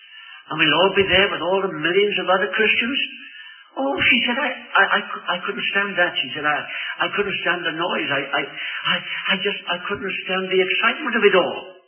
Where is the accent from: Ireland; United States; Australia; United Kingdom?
United Kingdom; I find it difficult to weep being British.